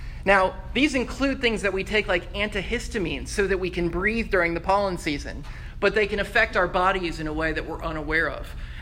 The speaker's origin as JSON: {"language": "English", "town": "Atlanta", "region": "Georgia", "country": "United States", "tie": "born or raised there", "said": "I'm from Atlanta. I grew up here."}